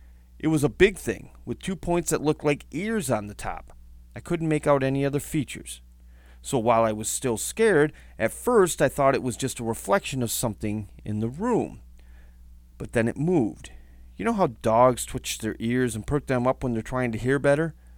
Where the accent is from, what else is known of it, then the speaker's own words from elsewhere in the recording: Michigan, United States; One of them was from my home state of Michigan.